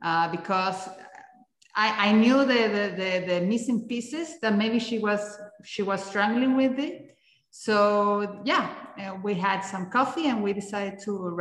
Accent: Chile; English is a second language; moved away as an adult; now in Miami, United States; Sorry for my English. I am originally from Chile, South America, and I arrived here to Miami 11 years ago.

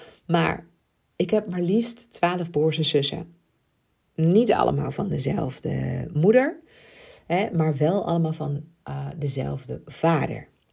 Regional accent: Ibiza, Balearic Islands, Spain; Ik ben opgegroeid op Ibiza. Ik ben daar zelfs geboren. Ik ben daar geboren en getogen. Mijn communie daar gedaan. Ik ben daar gedoopt.

